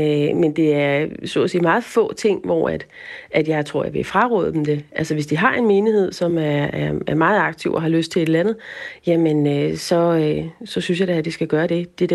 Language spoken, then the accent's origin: Danish; Copenhagen, Capital Region of Denmark, Denmark; accent: Copenhagen; Som man også kan høre på min dialekt, er jeg jo originalt fra København.